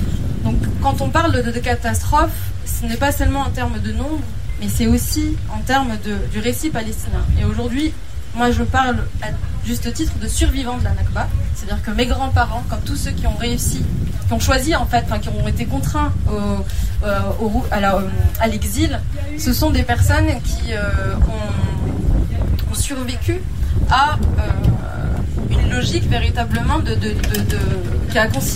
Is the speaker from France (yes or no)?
no; Syria; born there; du camp dans lequel moi je suis née en Syrie.